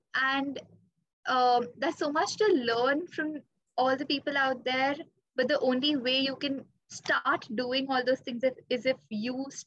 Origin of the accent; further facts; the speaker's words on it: Mumbai, Maharashtra, India; I don't think there's any other city better than Mumbai in India.